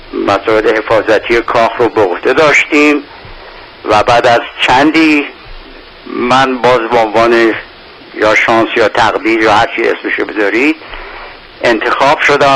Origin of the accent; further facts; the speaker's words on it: Tehran, Tehran Province, Iran; born there